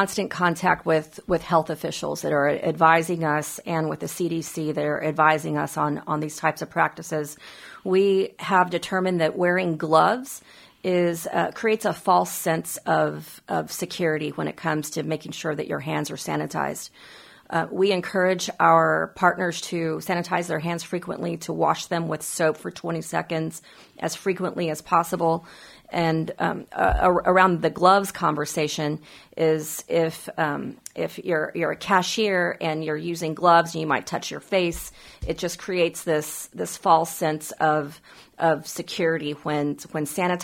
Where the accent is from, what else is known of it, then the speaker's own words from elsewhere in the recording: Texas, United States; I mean, you know, this is Texas. We're very Texan about it.